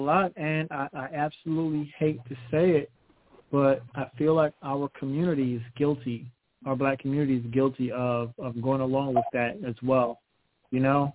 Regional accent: Brooklyn, New York, United States; I grew up in Brooklyn, New York, and it's so bad in a place like Brooklyn, New York, or just New York as a whole

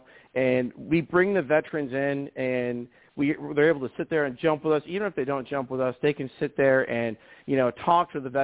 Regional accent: Chatham, New York, United States; No, I was actually born in a little town south of Albany called Chatham, New York, in Columbia County.

